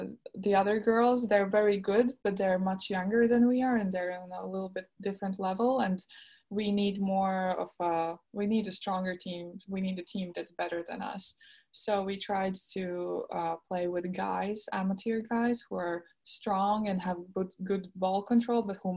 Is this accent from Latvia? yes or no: yes; Latvia; the European Championships that are happening in Latvia, and not only in Latvia, but in my hometown, which is like, the courts are 10 minutes away from my house.